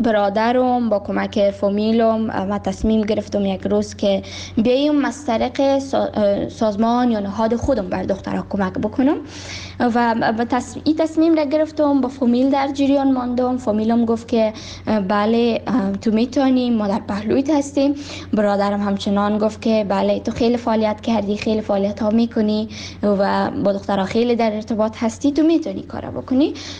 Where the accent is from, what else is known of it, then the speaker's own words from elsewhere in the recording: Kabul, Afghanistan; also born or lived in Baghlan; من در سال 2005 در ولایت بغلان به دنیا دنیا آمدم و درس‌های ابتدایی خود را همچنان در کابل خواندم